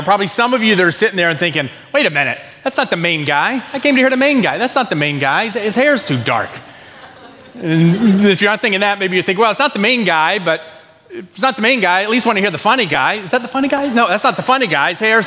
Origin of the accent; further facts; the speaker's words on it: Florida, United States; Maybe it's because I grew up in Florida, and so my context is a bit...